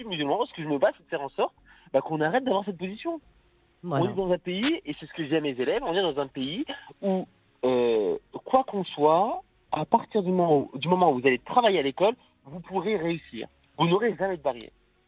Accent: Tunisia; Je suis tunisien-algérien.

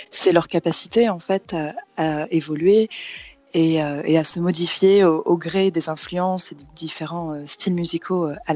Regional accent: France; Moi, je suis française, j'ai grandi en France

